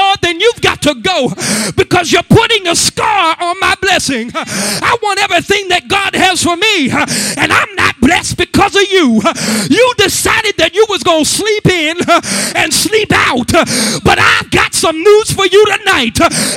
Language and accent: English; United States; I know growing up in the Homewood community, my mama used to make me get up and go to church